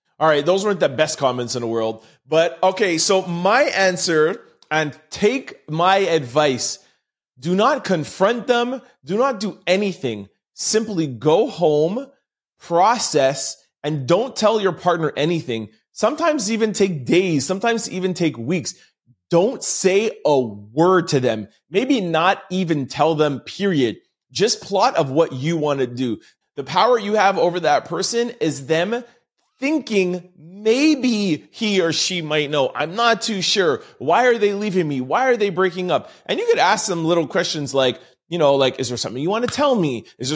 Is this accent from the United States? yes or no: no; Canada; I am a Canadian.